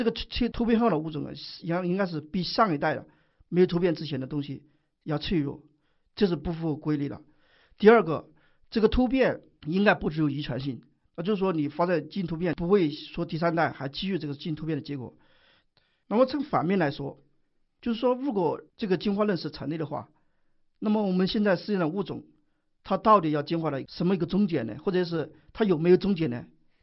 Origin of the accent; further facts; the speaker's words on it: China; 我们作为一个中国人